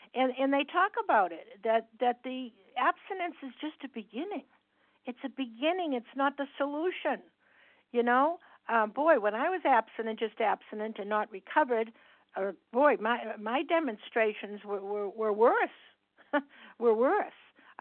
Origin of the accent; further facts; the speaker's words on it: Massachusetts, United States; I'm from Massachusetts, and I'm a grateful, recovered, compulsive overeater.